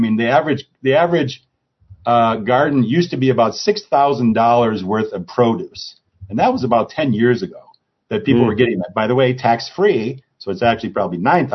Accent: Minnesota, United States; whereas like I'm from Minnesota, they're, you know, 40 or 50 miles

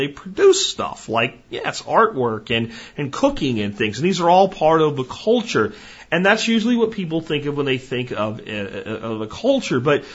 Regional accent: Pottsville, Pennsylvania, United States; If we go to my little town that I grew up in Pennsylvania, Pottsville was part of it. But where my grandparents were is really where I spent more time, in Minersville.

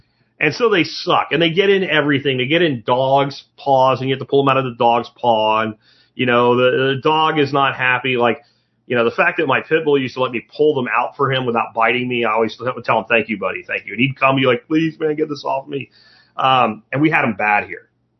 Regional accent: Florida, United States; when we were kids growing up in Florida.

